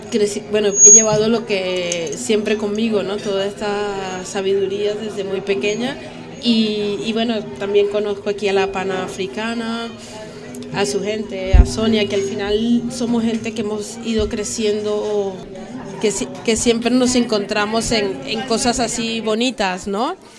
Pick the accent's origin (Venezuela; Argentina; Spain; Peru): Venezuela; also born or lived in Australia / Scotland; yo soy de Venezuela, mi madre es colombiana y he crecido con este refrán o este dicho gigante aquí que ella acaba de comentarnos, y he tenido también la oportunidad de vivir, bueno, he vivido en Australia